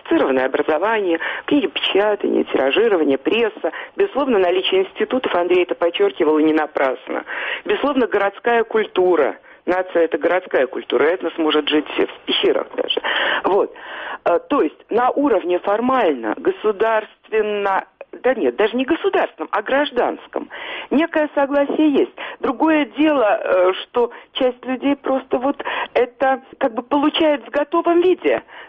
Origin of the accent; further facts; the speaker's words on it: Belarus; вот мы, белорусы